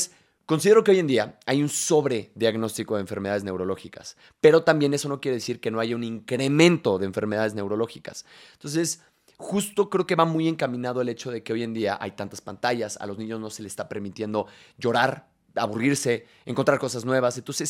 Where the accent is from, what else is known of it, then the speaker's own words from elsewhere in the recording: Querétaro, Mexico; Yo crecí en Querétaro